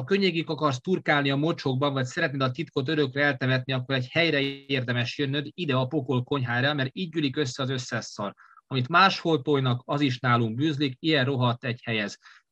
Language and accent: Hungarian; Győr, Győr-Moson-Sopron, Hungary; bár nekem is olyan Győrből jövök